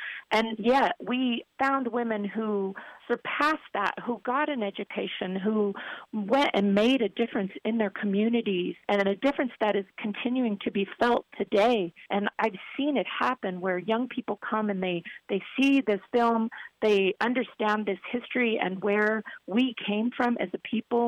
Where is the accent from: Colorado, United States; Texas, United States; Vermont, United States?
Colorado, United States; Denver; growing up in Denver, we were invisible or we were marginalized.